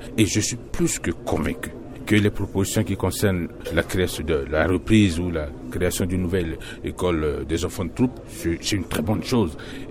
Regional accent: Central African Republic; Nous sommes des Centrafricains. Ensemble, bâtissons un pays.

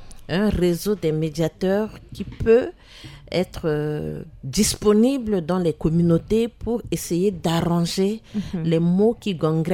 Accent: Central African Republic; Et en tant que centrafricain, chaque personne a le droit de choisir librement sa religion, puisque nous sommes un pays laïque.

